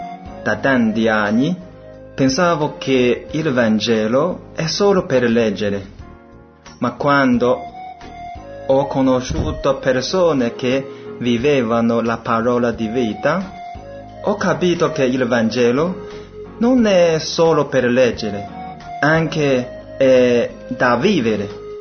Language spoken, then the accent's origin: Italian; China; Italian is a second language; now in Italy; sono cinese. Quando avevo 9 anni, cioè 20 anni fa, tutta la mia famiglia abbiamo ricevuto il battesimo.